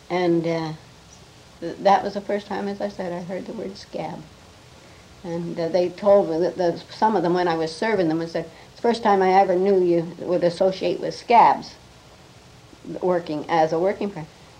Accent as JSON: {"language": "English", "town": "Regina", "region": "Saskatchewan", "country": "Canada", "tie": "born there", "lives_now": "Vancouver, Canada", "said": "I was born in Saskatchewan, in Regina, 1907, and came from a working family. We weren't well off, but we had a large family in those days."}